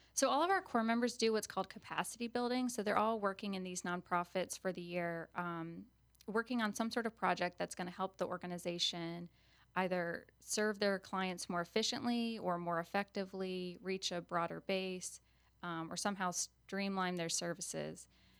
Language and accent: English; Baton Rouge, Louisiana, United States; So I just learned so much about my hometown that I hadn't known about, got connected with a lot of organizations that I'm still working closely with, including Together Baton Rouge and Dialogue on Race.